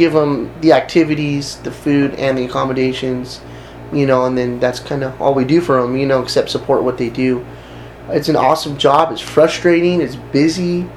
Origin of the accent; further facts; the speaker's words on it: Los Angeles, California, United States; also born or lived in Oklahoma City; now in Brownwood, United States; That's where I'm originally from. I was adopted from Oklahoma City, grew up in Los Angeles, and then found myself here in Brownwood, Texas, out of all places.